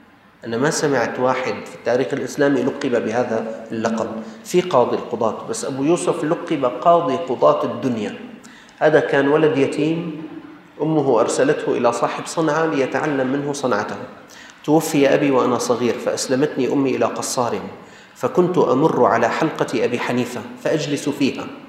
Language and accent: Arabic; Syria; كان عندنا في الشام وقف يسمى وقف الإقضامي، كل طالب رايح المدرسة يعطوه كمشة إقضامي